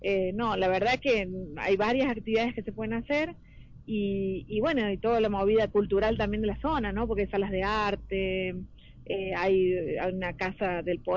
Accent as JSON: {"language": "Spanish", "region": "San Luis", "country": "Argentina", "tie": "born or raised there", "lives_now": "Merlo, Argentina", "said": "Yo soy nacida y criada en San"}